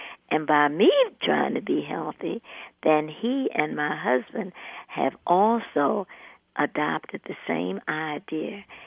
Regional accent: Baltimore, Maryland, United States; I grew up in Baltimore, Maryland.

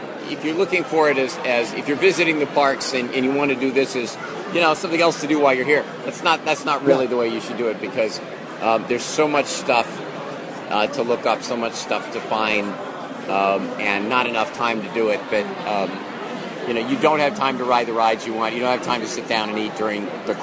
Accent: Boston, Massachusetts, United States; If you weren't used to it, like I'm from Boston, it could wear you down.

